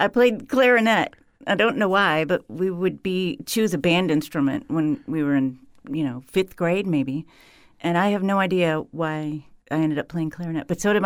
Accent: Huron, Ohio, United States; I grew up in Huron, Ohio, on the south shore of Lake Erie. Population 7,000 people

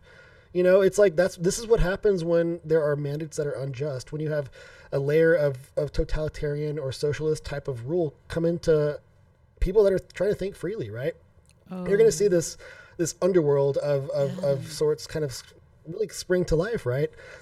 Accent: Texas, United States; Well, as a Texan, I basically I should speak a lot more Spanish than

